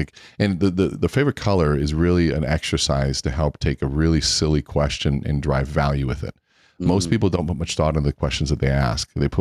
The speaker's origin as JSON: {"language": "English", "region": "Minnesota", "country": "United States", "tie": "born or raised there", "also_born_or_lived": "Miami, Florida", "said": "So I was born in Miami, Florida, and moved to Minnesota when I was about 7 years old, and lived half-time Minnesota, half-time Miami, so I was about 16."}